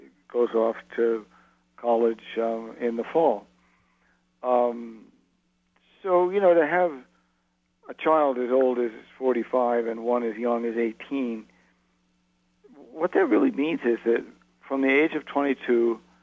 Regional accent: New England, United States; I'm a New Englander, and I think that the influence that Hawthorne and Melville had on me as a kid growing up in New England

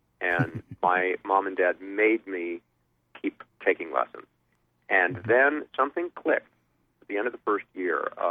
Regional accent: Saratoga Springs, New York, United States; my hometown, Saratoga Springs, not only had Skidmore College, but when I was a little boy, I think when I was about six or so, they built a big performing arts center there

